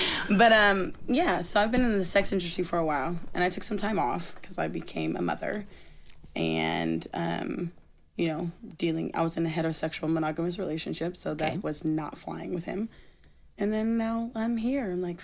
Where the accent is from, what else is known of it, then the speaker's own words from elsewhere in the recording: Seattle, Washington, United States; also born or lived in Los Angeles; I'm from the North End, but Seattle.